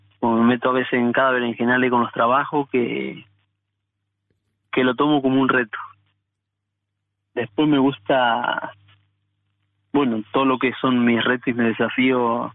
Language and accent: Spanish; Argentina; Uno como es argentino, soy sincero